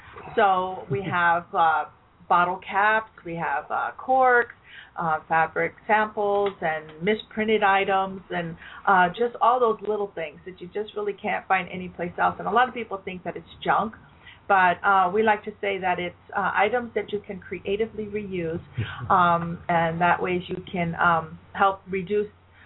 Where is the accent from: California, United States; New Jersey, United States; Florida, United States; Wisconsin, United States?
California, United States; we were from the Bay Area. I grew up in the Bay Area.